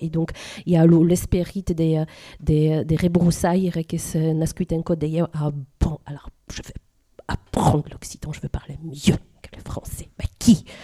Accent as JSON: {"language": "French", "country": "Poland", "said": "en tant que polonaise."}